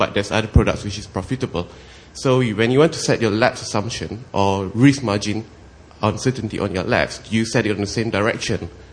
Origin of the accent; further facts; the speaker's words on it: Malaysia; from Malaysia, the regulator for the insurance companies.